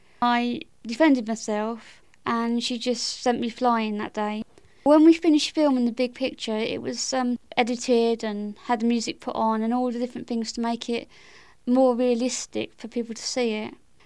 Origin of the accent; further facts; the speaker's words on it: Aylesbury, South East England, United Kingdom; I'm from Aylesbury in Buckinghamshire